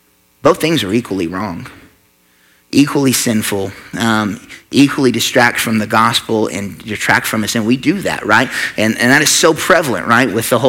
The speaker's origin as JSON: {"language": "English", "country": "United States", "said": "the thing I'm called to, first and foremost, above being an American, is being a child of God"}